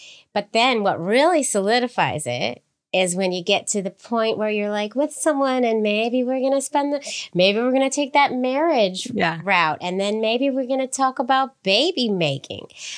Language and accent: English; San Francisco, California, United States; because I'm from San Francisco